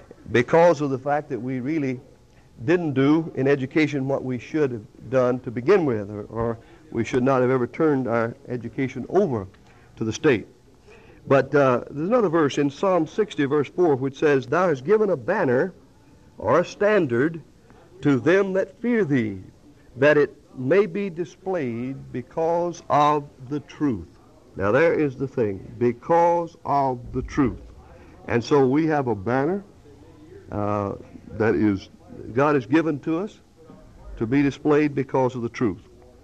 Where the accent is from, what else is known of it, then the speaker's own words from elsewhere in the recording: Florida, United States; Just a little, my background, I'm from Florida.